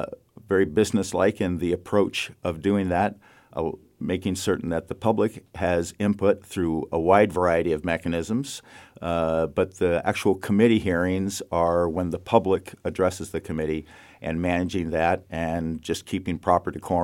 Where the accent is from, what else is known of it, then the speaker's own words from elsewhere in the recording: Spokane, Washington, United States; Born and raised in Spokane, product of the streets of and the culture of Spokane.